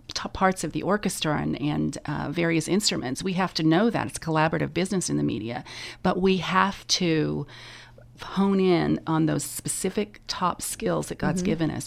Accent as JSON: {"language": "English", "town": "Las Vegas", "region": "Nevada", "country": "United States", "tie": "born or raised there", "said": "I grew up in Las Vegas, Nevada."}